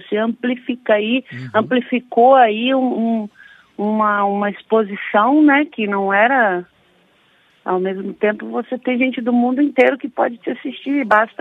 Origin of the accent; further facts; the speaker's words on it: Londrina, Paraná, Brazil; Londrina que é a cidade de onde eu venho